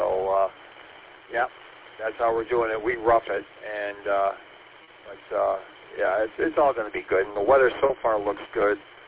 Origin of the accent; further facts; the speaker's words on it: Detroit, Michigan, United States; kind of like how I am from Detroit. You know, I'm being 12 miles out